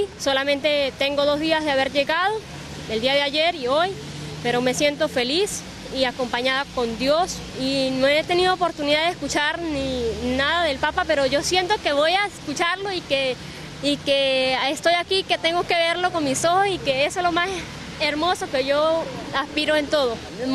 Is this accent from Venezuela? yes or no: yes; Portuguesa, Venezuela; now in Brazil; vengo de Venezuela, estado portuguesa, feliz de estar aquí en Brasil